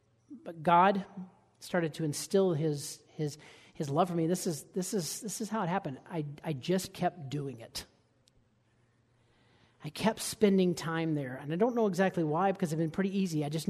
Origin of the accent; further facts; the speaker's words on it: Alabama, United States; It was kind of like studying, and I grew up in Alabama. We didn't have to study.